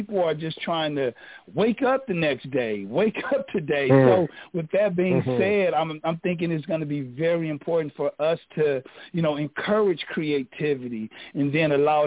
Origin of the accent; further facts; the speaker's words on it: Watts, California, United States; even growing up in, you know, the inner city, growing up in Watts, like that whole energy, it was very difficult.